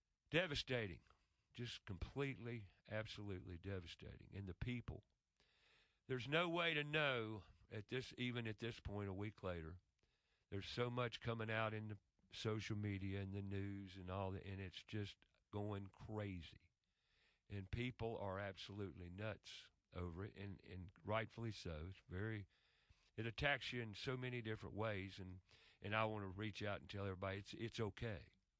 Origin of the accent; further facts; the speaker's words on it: Charlotte, North Carolina, United States; I grew up in the North Carolina mountains, and when I say that, no, I was raised in Charlotte, but I had aunts, uncles, and cousins